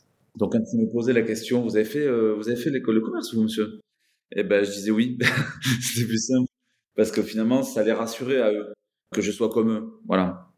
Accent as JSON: {"language": "French", "town": "Toulouse", "region": "Occitanie", "country": "France", "said": "j'ai 44 ans, je suis toulousain."}